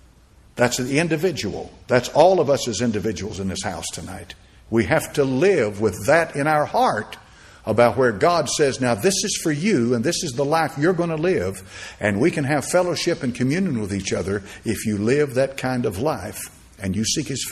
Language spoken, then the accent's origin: English; Knoxville, Tennessee, United States; The town when I grew up in Knoxville, Tennessee, you go downtown.